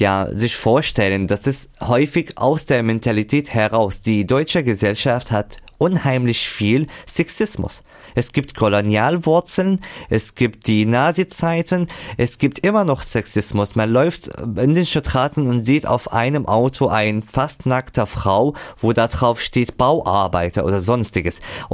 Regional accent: Syria; German is a second language; now in Germany; Ich komme aus Syrien, ich habe die Sprache hier gelernt, ich habe hier Ausbildung absolviert

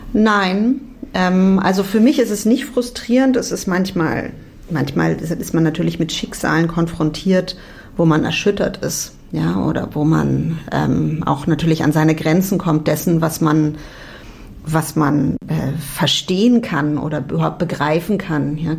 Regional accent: Berlin, Germany; also born or lived in Hamburg / Spain; Ich bin zwar in Berlin geboren, aber ich habe mit meinen Eltern viel woanders gelebt. Ich habe ein paar Jahre in Hamburg gelebt und bin 5 Jahre meiner Kindheit in Spanien gewesen. Das heißt, ich war nicht immer in Berlin, aber habe da trotzdem dann Abitur gemacht

